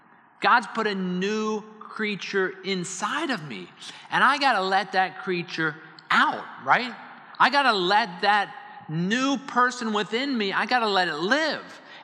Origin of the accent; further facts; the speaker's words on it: Arlington, United States; I grew up in Arlington.